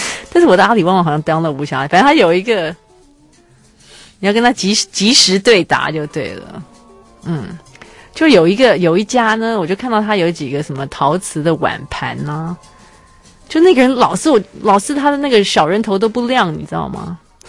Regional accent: Taiwan; 我每次都说我是台湾的淘宝初学者

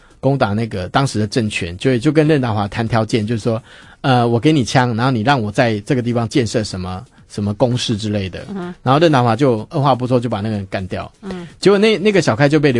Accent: Taiwan

